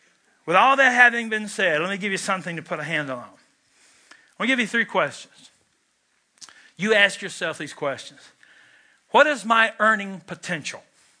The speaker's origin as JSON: {"language": "English", "region": "Kentucky", "country": "United States", "said": "I'm from Kentucky, where smoking is indeed a spiritual gift."}